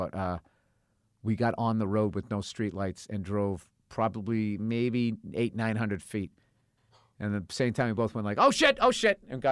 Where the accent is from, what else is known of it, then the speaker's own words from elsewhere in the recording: United States; as an American, to actually go there